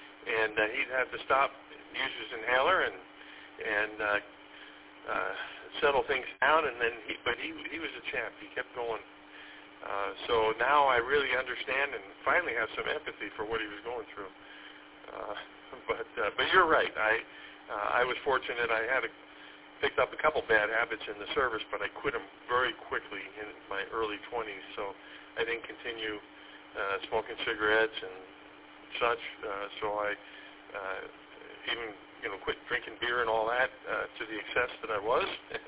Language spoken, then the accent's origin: English; East Coast, United States; I grew up on the East Coast, so we used to go on the East Coast of the United States.